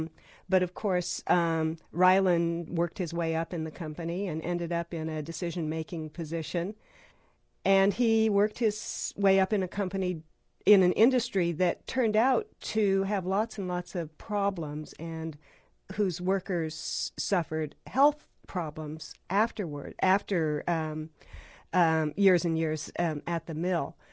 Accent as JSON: {"language": "English", "region": "New Mexico", "country": "United States", "tie": "born or raised there", "also_born_or_lived": "Durango, Colorado", "said": "I was born in Durango, Colorado, and grew up in northern New Mexico, actually on the Navajo Indian Reservation there."}